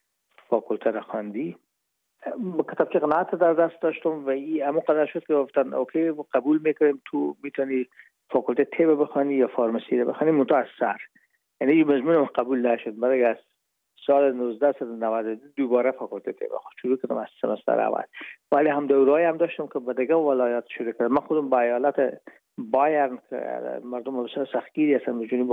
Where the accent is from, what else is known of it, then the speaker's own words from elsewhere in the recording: Herat, Afghanistan; moved away as an adult; now in Hamburg, Germany; ما رفتیم از کابل به هرات و پیش که فاکولته رو پایان برسانیم یا دیپلمی بگیریم از هرات از طریق زمینی داخل مرز ایران شدیم از مرز ایران گذشتیم و داخل پاکستان و از پاکستان قاچاقی آمدیم به آلمان میشد سال 1369 که ما به هامبورگ رسیدیم که باشه 1990